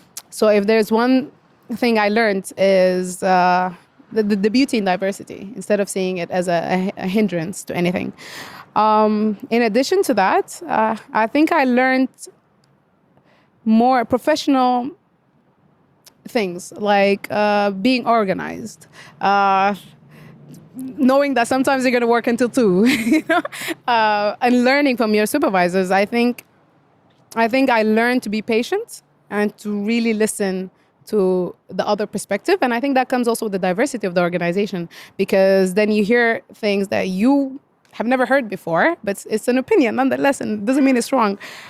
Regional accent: Sudan; born there; It was given that I was born in Sudan, but more or less never lived there.

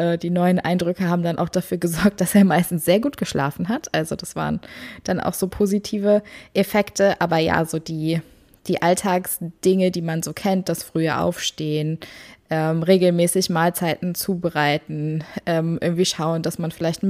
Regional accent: Wuppertal, North Rhine-Westphalia, Germany; Wir kommen ja beide aus Wuppertal, sind da aufgewachsen

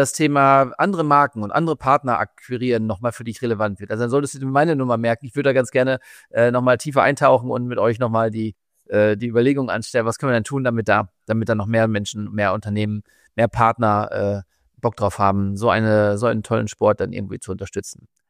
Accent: Hamburg, Germany; wir sind ja aus Hamburg

